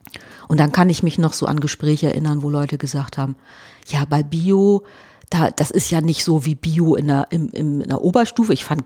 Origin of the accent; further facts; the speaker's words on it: Bremen, Germany; Ich bin ja in Bremen geboren und dann in der Nähe von Bremen aufgewachsen und habe da gelebt mit meinen Eltern.